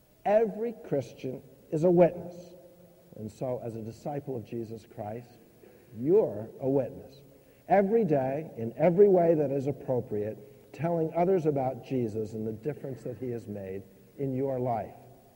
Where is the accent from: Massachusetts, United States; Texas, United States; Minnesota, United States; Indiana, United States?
Minnesota, United States; Come on, I'm a Minnesotan. And we don't do things like that. That's just not part of our culture.